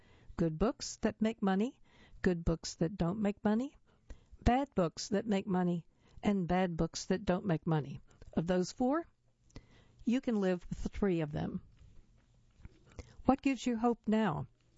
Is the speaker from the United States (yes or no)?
no; Canada; I'm Canadian, so we take a dubious view of fame.